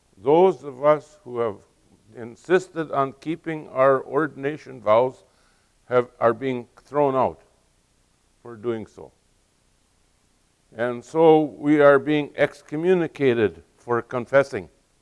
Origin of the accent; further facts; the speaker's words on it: Grenora, North Dakota, United States; if you go to my hometown, Granora, North Dakota, you'll recognize the sociology from Watts in my little village.